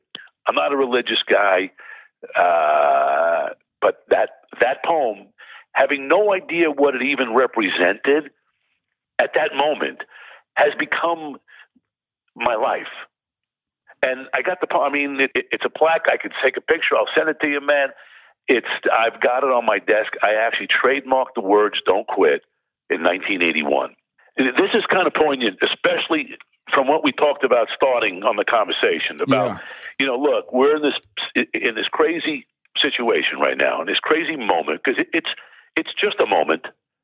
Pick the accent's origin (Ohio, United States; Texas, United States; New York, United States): New York, United States; Brooklyn; I mean, I came from Brooklyn, New York, man. I was upstate New York.